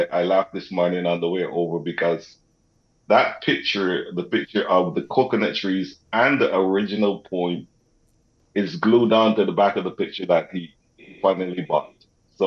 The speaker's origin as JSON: {"language": "English", "country": "Barbados", "said": "And when we come from Barbados, it's one mentality. Up here is a different mentality."}